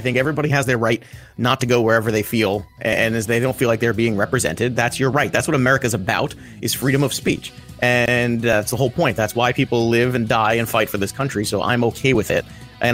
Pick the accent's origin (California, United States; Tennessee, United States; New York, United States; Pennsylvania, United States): New York, United States; Brooklyn; I know. So am I.